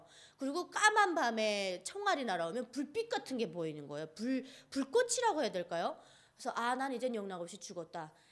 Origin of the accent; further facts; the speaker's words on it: Kanggye, North Pyongan, North Korea; now in South Korea; 어디서 왔냐 또 물어보길래 평안북도 강계라고 하십니까 하니까